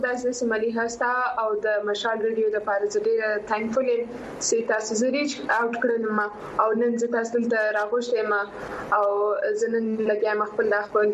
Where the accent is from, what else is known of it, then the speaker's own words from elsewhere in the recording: Quetta, Balochistan, Pakistan; also born or lived in Karachi, Pakistan; او زه سیم په کوټی کې پیدا شوی ما